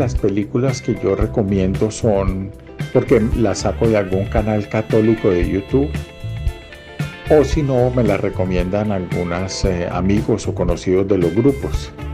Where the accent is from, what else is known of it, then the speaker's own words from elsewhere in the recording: Colombia; moved away as an adult; now in Canada; nosotros nos vinimos de Colombia hace 10 años con mi esposa y mis 2 hijas. Somos refugiados acá en Canadá, el gobierno de Canadá nos acogió, nos dio refugio.